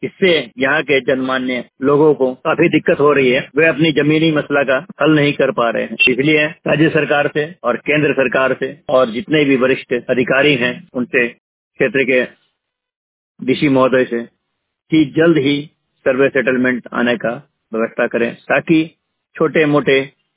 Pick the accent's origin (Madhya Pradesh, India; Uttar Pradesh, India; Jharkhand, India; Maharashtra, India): Jharkhand, India; Jaduguda; मैं झारखंड के जादूगोड़ा क्षेत्र का निवासी हूँ।